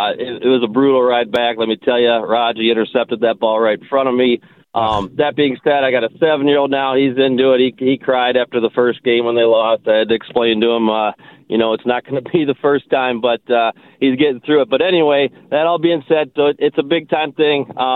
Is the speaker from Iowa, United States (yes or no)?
yes; Iowa, United States; now in Wisconsin, United States; Living up here in Bear, Wisconsin, lifelong Bears fan. I'm originally from Iowa